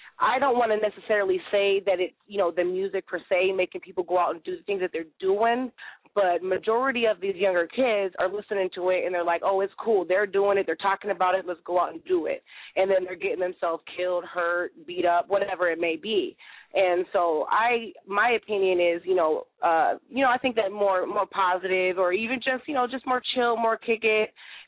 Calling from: Hopkins, Minnesota, United States; I'm calling from Hopkins.

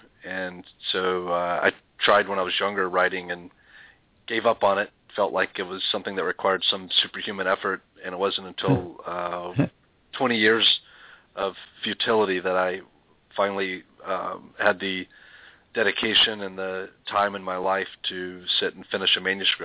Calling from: Jupiter, Florida, United States; I live in Jupiter, Florida.

